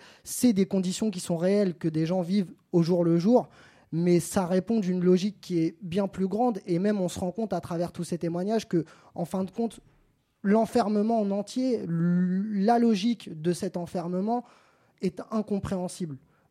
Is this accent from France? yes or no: no; Tunisia; comme je suis tunisien, vous restez chez moi